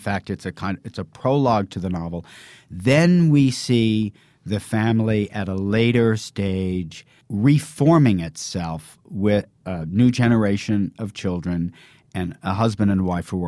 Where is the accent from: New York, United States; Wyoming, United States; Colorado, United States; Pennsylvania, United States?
New York, United States; Tarrytown; I'm from Tarrytown, New York, across the Hudson River from Rockland County, where this novel is set.